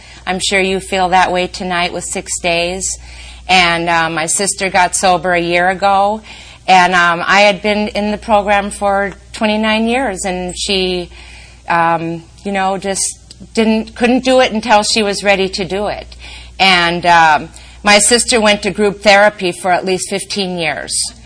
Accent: Minneapolis, Minnesota, United States; And I mean, you know, here we come from Minneapolis.

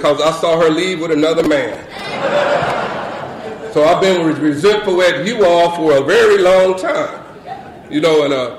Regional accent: Tennessee, United States; accent: Southern; also born or lived in Michigan; now in California, United States; we grew up in Tennessee, and we had a Southern accent. We went to Michigan, and in Michigan, they have Southern accents. And now we moved to California

